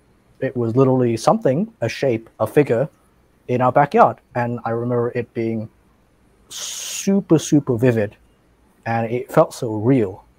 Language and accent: English; Australia; Like so I grew up in Australia.